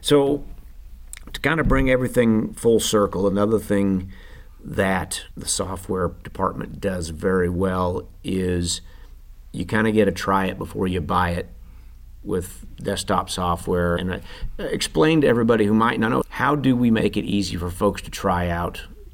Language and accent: English; Midwest, United States; But one advantage of being a Midwesterner is winter kills all those things